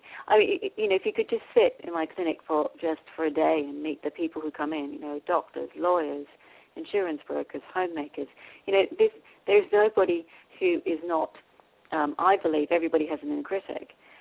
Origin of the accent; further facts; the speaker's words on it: Australia; I mean, we're both Australian